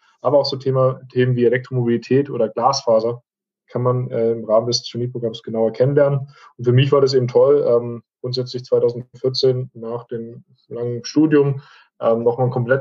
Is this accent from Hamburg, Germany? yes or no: no; Esslingen am Neckar, Baden-Württemberg, Germany; born there; stamme gebürtig aus Esslingen am Neckar, 16 Kilometer von der Stadt Stuttgart entfernt.